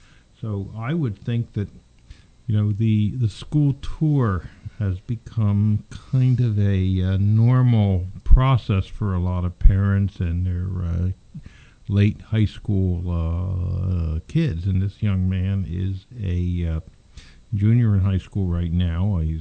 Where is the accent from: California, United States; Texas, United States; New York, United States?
New York, United States; New York City; I was used to an urban environment because I came from New York City, and I always liked Philly sports as well as New York sports.